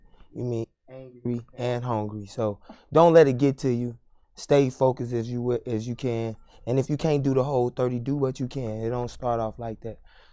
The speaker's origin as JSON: {"language": "English", "town": "Chicago", "region": "Illinois", "country": "United States", "lives_now": "Bay Area, United States", "said": "Well, before I do that, I'm from Chicago. … I'm from Chicago. I've been in the Bay off and on for, like, right now, 20 years."}